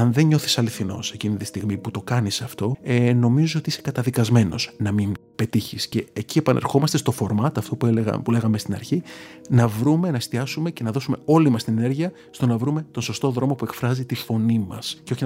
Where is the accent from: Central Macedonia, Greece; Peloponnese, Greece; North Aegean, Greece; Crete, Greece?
North Aegean, Greece; Lemnos; Από τις πρόσφατες διακοπές ήμουν στο νησί μου στη Λίμνο